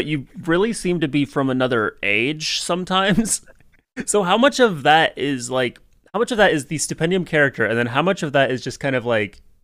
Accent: United States; accent: American; Hearing myself say Bertie Wooster in my American accent is challenging.

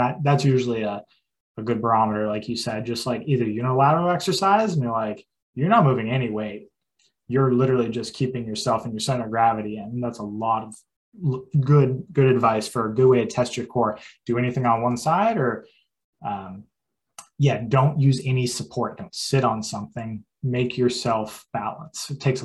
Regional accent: New Hampshire, United States; I'm from New Hampshire, and that was one of the things.

